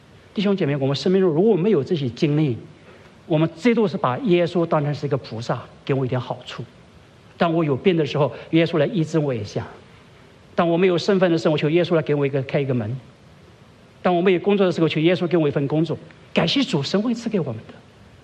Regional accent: China; 我们中国人讲血尽人亡，对吗？

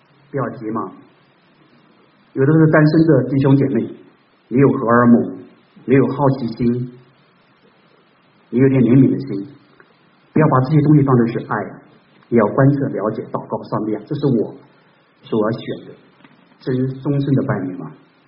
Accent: China; 我们中国人说怒气伤肝

